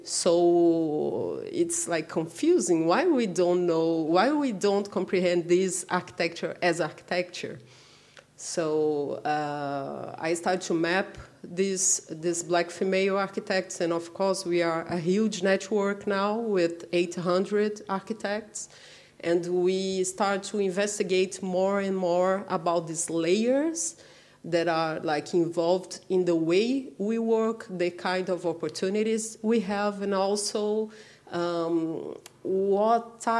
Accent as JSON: {"language": "English", "region": "Minas Gerais", "country": "Brazil", "second_language": "English", "lives_now": "São Paulo, Brazil", "said": "I'm from Minas Gerais state, but I live in São Paulo."}